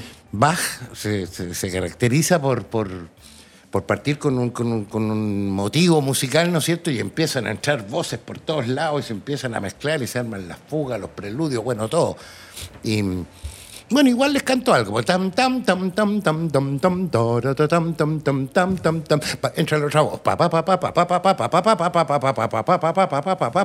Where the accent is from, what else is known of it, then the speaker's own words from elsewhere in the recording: Concón, Valparaíso, Chile; also born or lived in Viña del Mar; Viví hasta como los 10 años aquí en Concón. Y luego nos cambiamos a Viña, mi familia, ¿no es cierto? Nosotros éramos 5 hermanos.